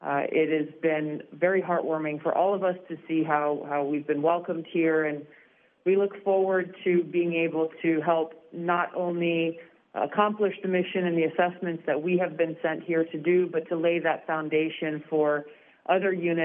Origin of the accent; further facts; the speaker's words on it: Hawaii, United States; and I'm from Hawaii. And so aloha to all of you.